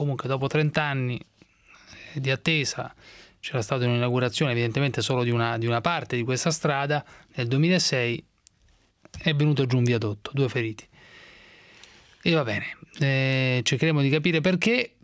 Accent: Abruzzo, Italy; Da abruzzese dico ben venga il G8, ma cosa rimarrà in Abruzzo il giorno dopo?

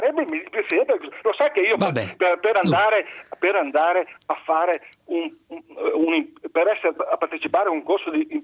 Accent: Verona, Veneto, Italy; Guarda, io sono di Verona, abbiamo due televisioni e tre giornali

